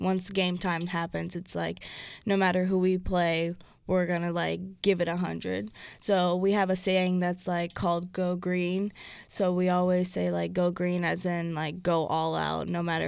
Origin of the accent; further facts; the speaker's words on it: St. Louis, Missouri, United States; Yeah, so I'm from St. Louis, and my major is recreational therapy